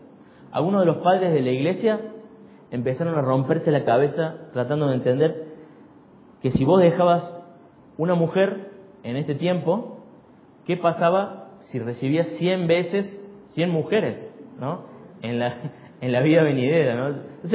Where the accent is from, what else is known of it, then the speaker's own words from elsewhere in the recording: Argentina; uno de los más claros ejemplos que hemos vivido como argentinos fue en el 2001.